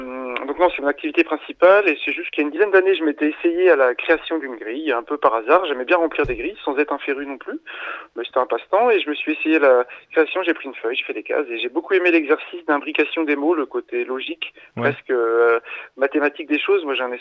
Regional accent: Sablé-sur-Sarthe, Pays de la Loire, France; now in Nantes, France; moi je suis originaire à côté du Maine-et-Loire, à côté de Sablé-sur-Sarthe et je vis à Nantes.

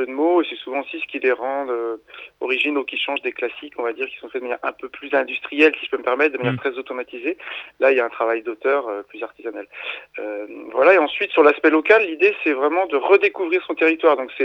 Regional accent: Sablé-sur-Sarthe, Pays de la Loire, France; now in Nantes, France; moi je suis originaire à côté du Maine-et-Loire, à côté de Sablé-sur-Sarthe et je vis à Nantes.

